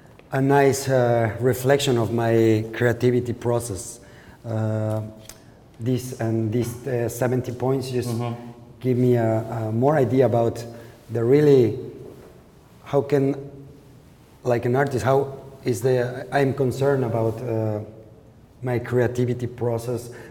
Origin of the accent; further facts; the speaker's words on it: Lagos de Moreno, Jalisco, Mexico; Yeah, in Lagos de Moreno.